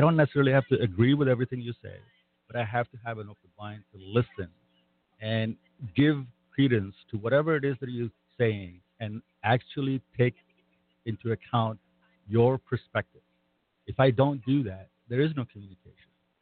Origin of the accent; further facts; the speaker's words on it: Kuwait; For instance, I grew up in Kuwait.